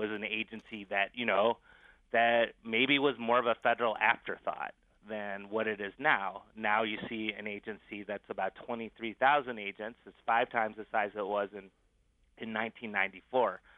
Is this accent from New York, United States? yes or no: yes; Niagara Falls, New York, United States; No, I grew up in Niagara Falls, right down the road.